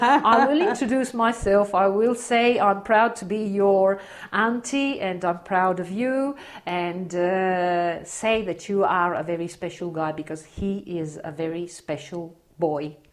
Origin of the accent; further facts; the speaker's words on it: Australia; born there; English is a second language; And I always say, I was born in Australia. I'm proud of it.